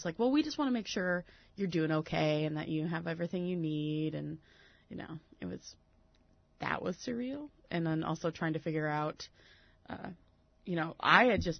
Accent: Midwest, United States; also born or lived in Sioux Falls, South Dakota; Well, I'm originally from, I consider the Midwest. I moved around a little bit, but I moved here from South Dakota, Sioux Falls, South Dakota, where I went to college, where my undergrad.

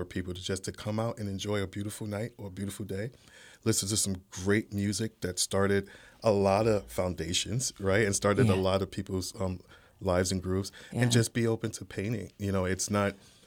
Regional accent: New York, United States; moved away as an adult; now in Pennsylvania, United States; So I'm originally a New Yorker.

